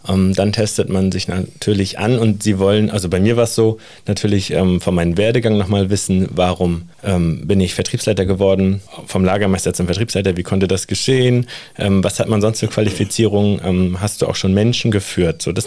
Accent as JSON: {"language": "German", "town": "Rostock", "region": "Mecklenburg-Vorpommern", "country": "Germany", "said": "bei uns in Rostock ist es so, würde ich da nur irgendwas sagen, was ich nachher nicht tun würde. Rostock ist ein Dorf, auch wenn 200.000 oder ein bisschen mehr Einwohner hat"}